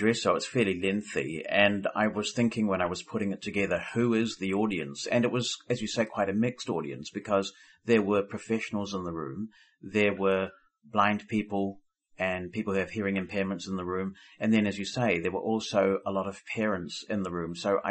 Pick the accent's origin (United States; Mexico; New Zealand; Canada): New Zealand; But also growing up in New Zealand